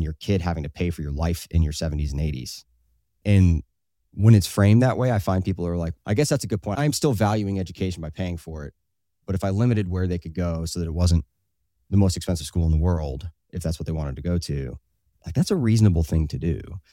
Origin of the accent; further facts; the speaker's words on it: Florida, United States; I know that when I grew up in Florida, that was the case.